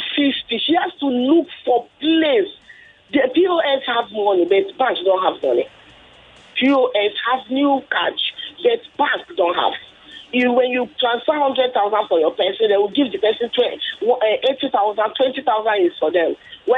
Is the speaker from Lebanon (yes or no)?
no; Idah, Kogi, Nigeria; now in Lagos, Nigeria; For you, I'm from Ida.